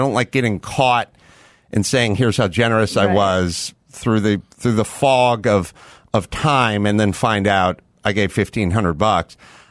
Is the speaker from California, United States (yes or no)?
yes; California, United States; And I'm from California, so what are the rules?